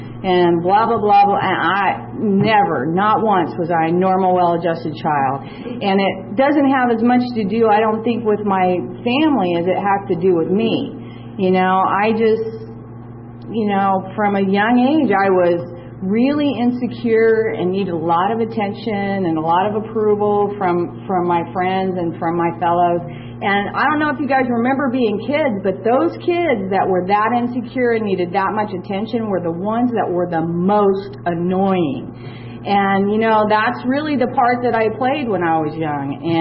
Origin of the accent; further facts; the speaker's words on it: Evansville, Indiana, United States; I'm originally from Evansville, by God, Indiana, and I call it by God because everything back there is by God, you know.